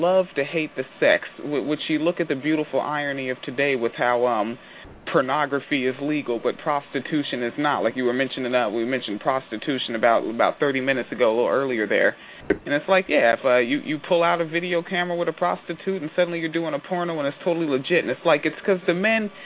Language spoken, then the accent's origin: English; Washington, United States; I'm from Washington State.